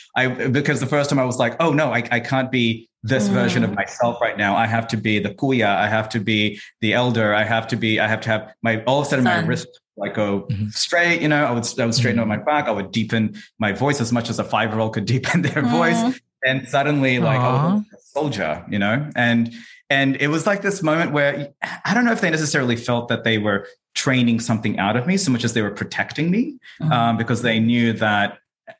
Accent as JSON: {"language": "English", "country": "Philippines", "tie": "born or raised there", "said": "the growing up in the Philippines, there was like a lot of just festivals and a lot of like just merriment."}